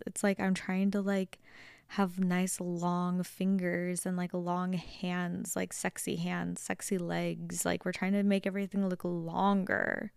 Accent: Las Vegas, Nevada, United States; When I tell you, I'm from Las Vegas. We don't have anything that's green.

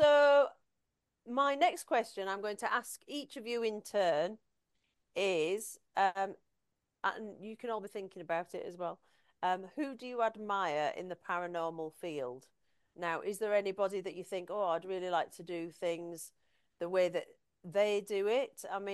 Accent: Halifax, Yorkshire and the Humber, United Kingdom

